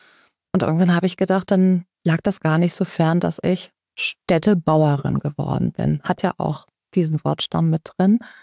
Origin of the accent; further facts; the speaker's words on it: Cologne, North Rhine-Westphalia, Germany; als Kölnerin